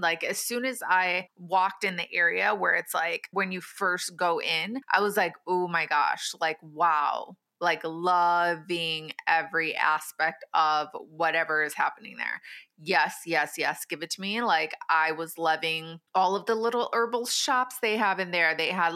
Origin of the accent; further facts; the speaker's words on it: Midwest, United States; I'm not used to weather delays because I'm from the Midwest. You know, we drive in blizzards.